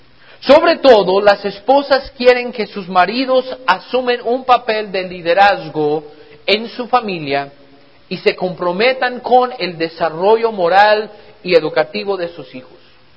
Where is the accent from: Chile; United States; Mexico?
United States; son importantes para nosotros siendo norteamericanos